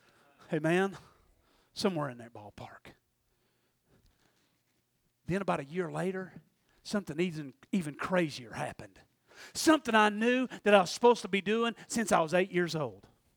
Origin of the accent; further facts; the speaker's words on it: Tennessee, United States; Matter of fact, I was raised in Polk County, Tennessee. I barely know any good words.